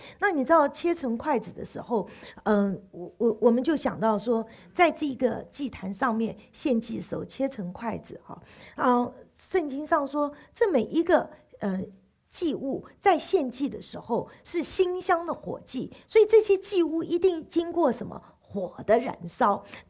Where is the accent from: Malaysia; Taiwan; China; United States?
Taiwan; 在台湾我是从小就在教会里长大